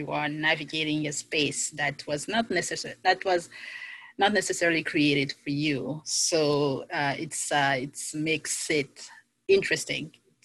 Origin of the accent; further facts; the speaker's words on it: DR Congo; I'm a millennial, makeup and the fashion, because I come from the Democratic Republic of the Congo, where fashion is almost a religion, if not a religion.